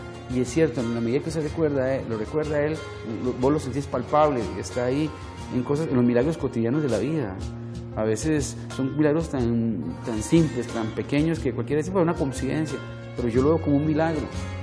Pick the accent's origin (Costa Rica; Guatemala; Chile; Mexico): Costa Rica; me pareció pues que yo como tico me sentía muy extraño.